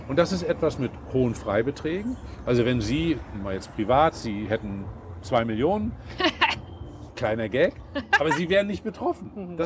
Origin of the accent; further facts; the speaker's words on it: Mecklenburg-Vorpommern, Germany; Ich komme, wie gesagt, aus Mecklenburg-Vorpommern.